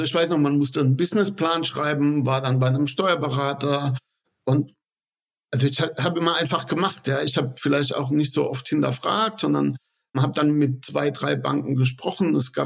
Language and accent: German; Mannheim, Baden-Württemberg, Germany; Also ich komme aus Mannheim schon immer, kenne viele Leute hier.